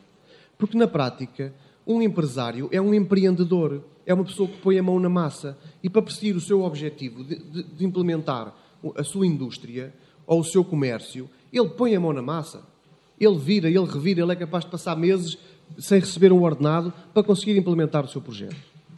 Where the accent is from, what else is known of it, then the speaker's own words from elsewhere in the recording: Lisbon, Portugal; now in Castro Laboreiro, Portugal; eu sou lisboeta de Gema, nasci em Lisboa, vivo em Castro Laboreiro, trabalho na varanda